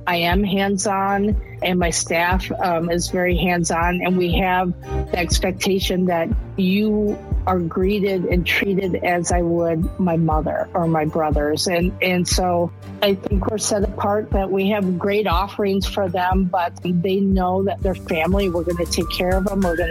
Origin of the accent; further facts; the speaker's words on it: Wisconsin, United States; I mean, I'm from Wisconsin, so I'm always going to promote brandy